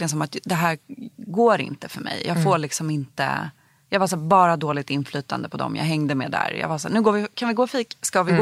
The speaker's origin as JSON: {"language": "Swedish", "town": "Bromma", "region": "Stockholm County", "country": "Sweden", "tie": "born or raised there", "said": "Och jag växte upp i Bromma"}